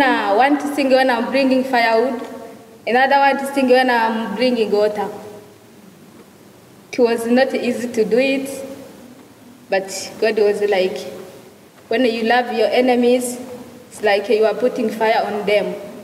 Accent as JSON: {"language": "English", "town": "Bujumbura", "region": "Bujumbura Mairie", "country": "Burundi", "second_language": "English", "said": "from Burundi, Bujumbura."}